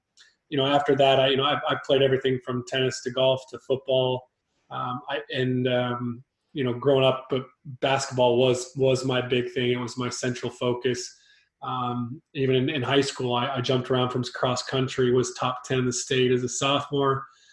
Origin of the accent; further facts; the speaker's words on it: Columbia, South Carolina, United States; Well, I grew up in Columbia, South Carolina. I was the sixth of seven kids